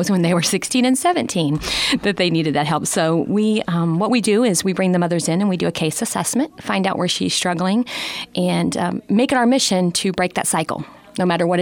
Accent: Litchfield, Illinois, United States; Litchfield, my hometown here

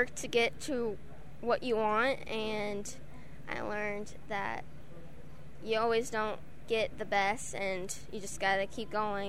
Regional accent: United States; Well, I'm 13 years old, and I'm from Madison County, and I've been showing heifers since I was very little.

